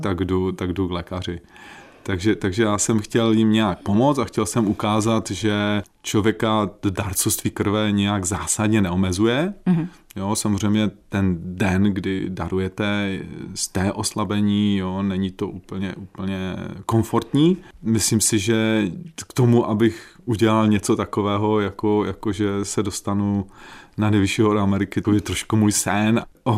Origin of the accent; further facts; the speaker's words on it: Řepiště, Moravian-Silesian Region, Czechia; bydlel jsem vlastně od malička do dneška bydlím v Řepištích, což je taková nádherná osada tady mezi Ostravou a Frýdkem Místkem.